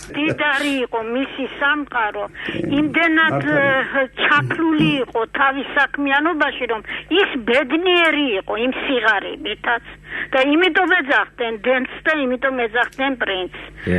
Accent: Sighnaghi, Kakheti, Georgia; მე თვითონ სიღნაღის რაიონიდან ვარ.

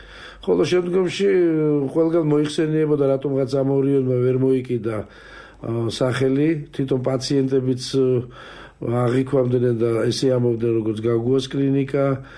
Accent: Tbilisi, Georgia; დავიბადე და ცხოვრობდი სოლოვაკში, დავითაშვილის ქუჩაზე, უბრალოდ მივდებარე ქუჩაზე, კოჯრის ქუჩაზე.

